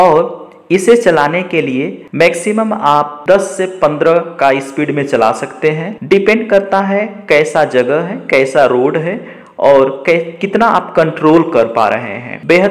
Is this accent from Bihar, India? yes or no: no; Sonbhadra, Uttar Pradesh, India; now in Bengaluru, India; मैं जिला सोनभद्र, राज्य उत्तर प्रदेश के निवासी हूँ।